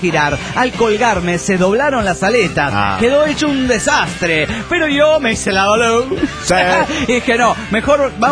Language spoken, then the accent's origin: Spanish; Cuba; moved away; Antes los escuchaba desde Cuba, pero yo desde hace un año y medio estaba perdido sin escribirles. Pues vine a España buscando suerte.